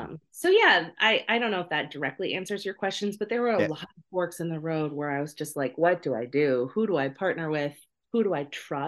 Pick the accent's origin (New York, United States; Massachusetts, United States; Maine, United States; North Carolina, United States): Maine, United States; Portland; I'll be in Vermont, all over Vermont, Maine, my hometown, Portland.